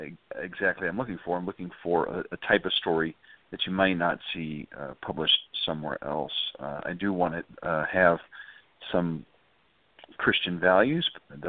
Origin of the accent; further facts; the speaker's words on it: Montana, United States; I grew up in Montana and saw a couple bears when I was young.